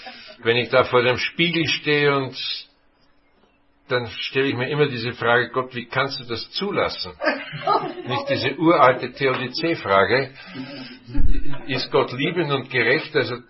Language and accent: German; Austria; Herzlich willkommen auch die Zurgrasten, wie das bei uns in Österreich heißen würde, die Hereingeschneiten oder die Zurückgebliebenen grüßen